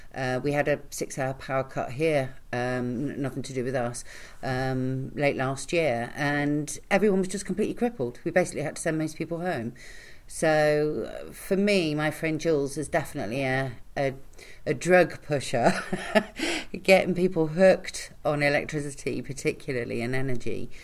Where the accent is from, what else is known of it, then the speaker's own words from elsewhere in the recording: London, United Kingdom; when I was a kid growing up in London in the 1970s, late 60s and early 70s